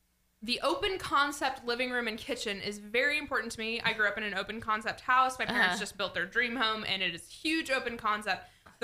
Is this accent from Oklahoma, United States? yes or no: yes; Edmond, Oklahoma, United States; I grew up in Edmond, but at the time it was like the edge of Edmond. So it was Danforth and Santa Fe.